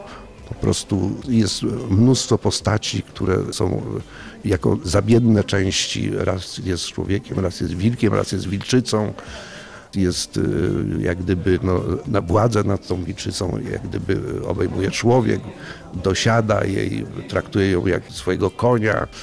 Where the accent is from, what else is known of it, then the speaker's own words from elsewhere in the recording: Gdańsk, Pomeranian Voivodeship, Poland; jestem artystą, malarzem z Gdańska